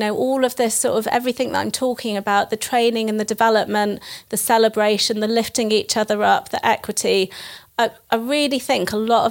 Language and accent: English; Manchester, North West England, United Kingdom; now in London, United Kingdom; I'm from Manchester and I moved to London for the job. And then I've stayed here ever since. It's very much my home.